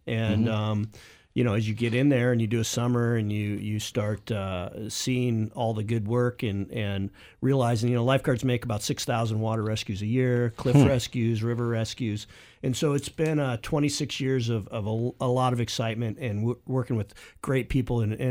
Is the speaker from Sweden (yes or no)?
no; California, United States; Sure. Yeah, I grew up in Orange County. I grew up in a time when it was still orange groves and wheat fields, and it was a great place to grow up.